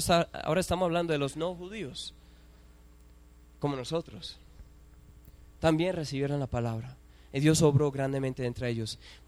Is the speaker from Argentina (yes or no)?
no; United States; now in Colombia; Sería como yo, un gringo de aparecer, de corazón puro colombiano, les prometo. Un gringo, así dice el pasaporte de un estadounidense, venir aquí a Colombia